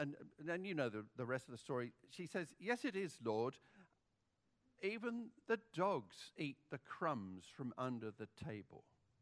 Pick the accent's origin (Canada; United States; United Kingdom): United Kingdom; Malmesbury, South West England; We come from Malmesbury in Wiltshire in the UK, a bit west of bit east of Bristol, a bit west of Swindon.